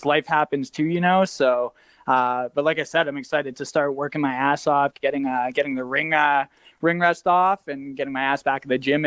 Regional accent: Winnipeg, Manitoba, Canada; I'm from Winnipeg myself

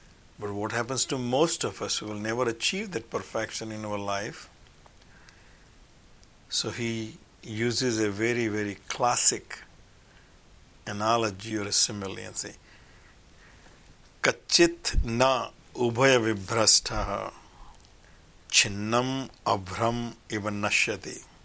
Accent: India; born there; I am an Indian origin person. And in other words, I was born in India with Indian parents.

